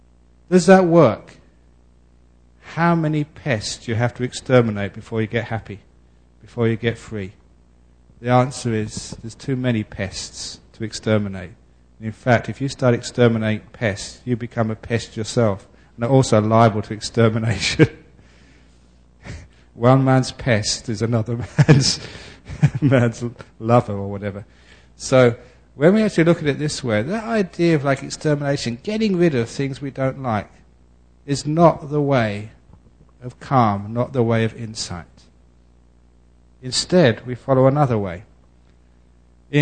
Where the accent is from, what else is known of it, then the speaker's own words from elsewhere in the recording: England, United Kingdom; born there; I was born in England. It's too cold for mosquitoes.